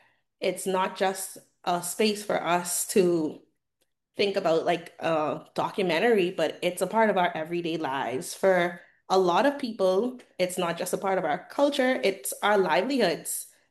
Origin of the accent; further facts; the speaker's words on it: Abaco, Bahamas; I am from Abaco, born and raised